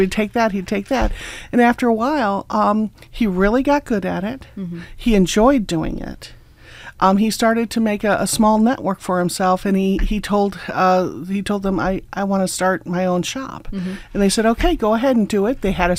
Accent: Midwest, United States; I grew up in the Midwest where mm-hmm. unions are very popular.

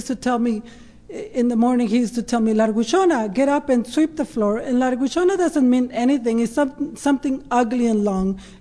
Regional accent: Ensenada, Baja California, Mexico; So like I said earlier, I am from Ensenada.

